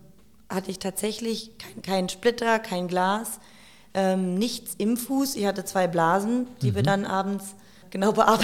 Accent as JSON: {"language": "German", "region": "Berlin", "country": "Germany", "said": "vielleicht ist es auch so Berliner Stolz als Berlinerin zu denken, ach, die Straßen sind super."}